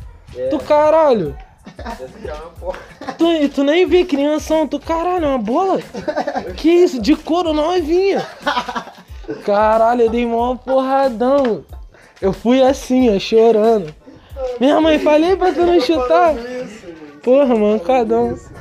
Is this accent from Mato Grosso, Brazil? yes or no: no; Queimados, Rio de Janeiro, Brazil; Cara, eu nasci em Queimados. Moro em Queimados, Baixada Fluminense, Rio de Janeiro. E continuo morando em Queimados